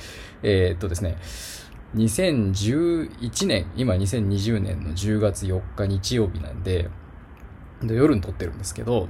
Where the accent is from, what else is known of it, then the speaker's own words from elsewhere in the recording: Kochi, Japan; accent: Tosa dialect; 私、高知県の高知市生まれ育ちなんで、まあ基本は土佐弁、まあ関西寄りなんですかね、土佐弁なんですけど、